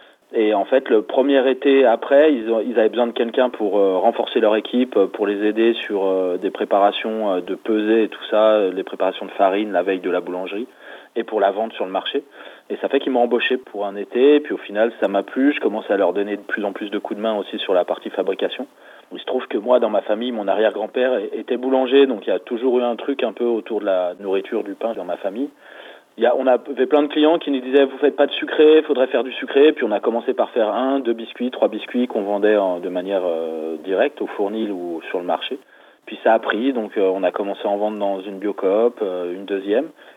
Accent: Annecy, Auvergne-Rhône-Alpes, France; comme vous avez dit, je viens d'Annecy, mais...

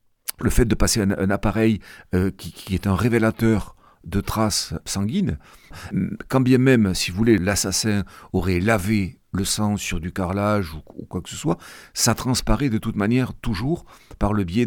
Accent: Domazan-sur-Arize, Occitanie, France; j'habite aujourd'hui en Lauragais, mais je suis originaire de Domazan-sur-Arize, donc pas très loin d'ici.

